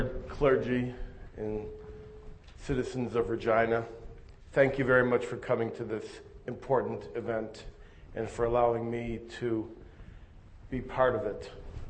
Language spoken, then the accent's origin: English; United States; born there; I was born in the United States. Named for a whiskey billboard in Boston Harbor.